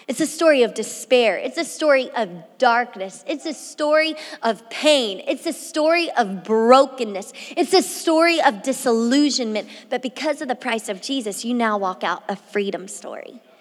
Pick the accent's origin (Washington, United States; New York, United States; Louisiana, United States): Louisiana, United States; now in Miami, United States; I grew up in Louisiana. I grew up with all my brothers being quarterbacks, football, football, football. But when I moved to Miami, I learned about a whole other football.